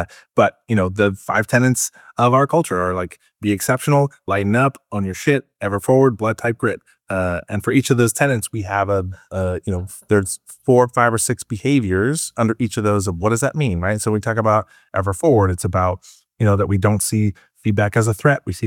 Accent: Bellingham, Washington, United States; also born or lived in Vancouver, Canada; now in Portland, United States; So I was born in Vancouver, Canada. So very close to Victoria. And my parents got divorced when I was like 10, 11, 12. So I moved down to Bellingham, which is up north of Seattle.

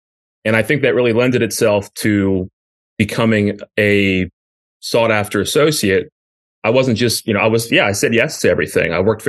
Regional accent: Richmond, Virginia, United States; So growing up in Richmond and the surrounding area, we have lots of history, good and bad, but we get a good level of exposure to it, going to Jamestown, Williamsburg, Charlottesville, all of that.

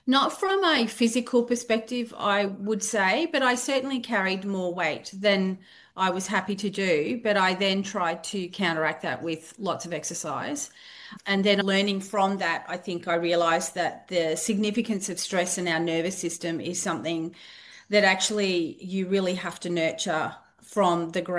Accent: East Coast, Australia; I'm from Australia. I'm from the east coast of Australia. So we do say we all have different accents depending on where we come from

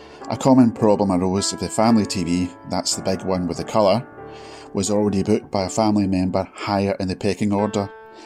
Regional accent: Johnstone, Scotland, United Kingdom; from Johnston in Scotland.

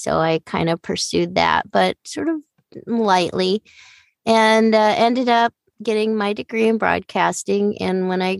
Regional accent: California, United States; Because I am from Southern California, there are people in the industry around here

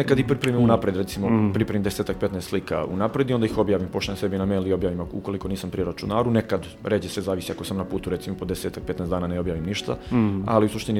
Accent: Čačak, Šumadija and Western Serbia, Serbia; iz Čačka.

